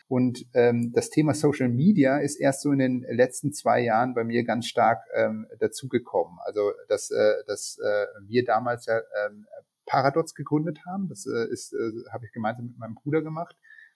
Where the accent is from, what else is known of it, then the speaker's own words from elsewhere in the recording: Münster, North Rhine-Westphalia, Germany; now in Vienna, Austria; Also wie man schon hört, ich bin kein gebürtiger Wiener. Ich komme aus Münster.